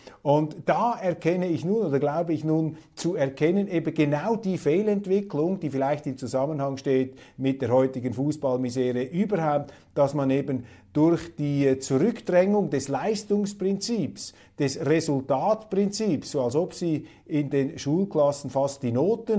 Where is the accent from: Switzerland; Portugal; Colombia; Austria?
Switzerland; now in Germany; Eine zweite Meldung, die ich als Schweizer besonders aufsehenerregend fand